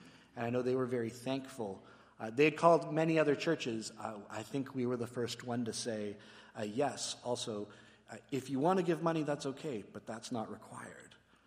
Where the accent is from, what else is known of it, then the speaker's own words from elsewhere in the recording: Canada; I'm hoping that they will treat me kindly as a Canadian returning home, maybe even throw me a parade.